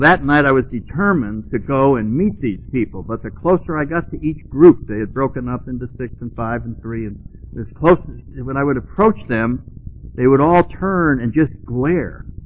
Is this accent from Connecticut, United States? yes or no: yes; New Haven, Connecticut, United States; now in Florida, United States; I grew up in New England, in New Haven, Connecticut, and spent a lot of years in the Marine Corps, traveled around, but most of it was on the East Coast, and I ended up in Florida